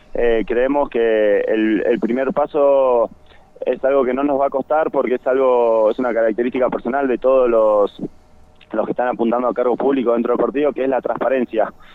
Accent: Bariloche, Río Negro, Argentina; nosotros somos de Bariloche y siempre vamos a estar para Bariloche.

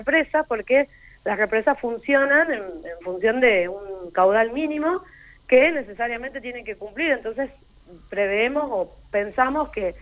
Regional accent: Cinco Saltos, Río Negro, Argentina; now in Neuquén, Argentina; yo no soy nacida y criada acá en Neuquén, pero soy de Cinco Saltos

